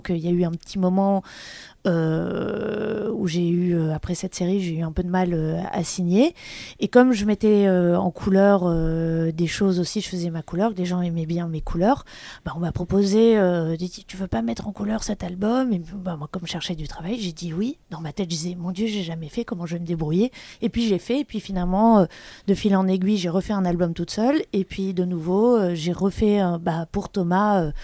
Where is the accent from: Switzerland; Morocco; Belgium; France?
Belgium; En quelques mots, donc je suis belge